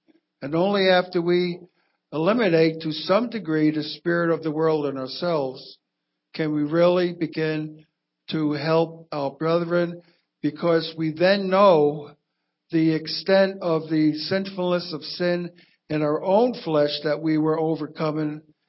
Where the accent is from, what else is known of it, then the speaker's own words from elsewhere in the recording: Detroit, Michigan, United States; from Detroit.